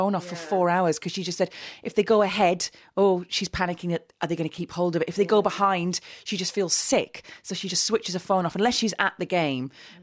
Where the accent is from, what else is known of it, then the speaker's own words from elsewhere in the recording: Middlesbrough, North East England, United Kingdom; Middlesbrough, my hometown team, on May the 7th.